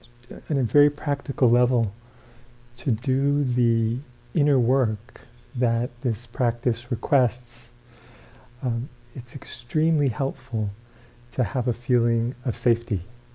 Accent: New York City, New York, United States; I grew up in New York City, and keep my stuff with me.

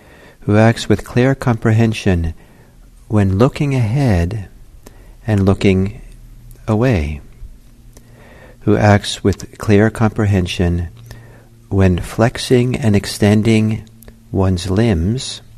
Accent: Italy; English is a second language; With an Italian gesture that I learned when growing up in Italy, the fingers coming together.

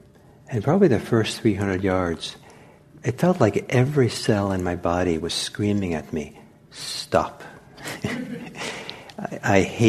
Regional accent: Bergen, Vestland, Norway; born there; English is a second language; Where I was born in Norway, the town is called Bergen. It's surrounded by mountains on three sides and the ocean on the fourth.

